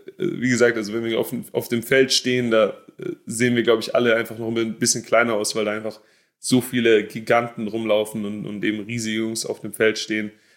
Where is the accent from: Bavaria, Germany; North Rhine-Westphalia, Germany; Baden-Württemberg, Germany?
Baden-Württemberg, Germany; Also ich glaube, nach Berlin kann ich als Schwabe nicht mehr ziehen.